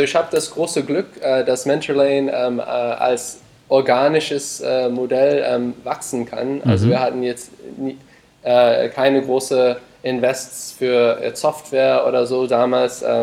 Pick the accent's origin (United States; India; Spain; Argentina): United States; German is a second language; mit meinem Hintergrund zusammen als Amerikaner, wir sind dran gewohnt, für das Studium zum Beispiel Kredite aufzunehmen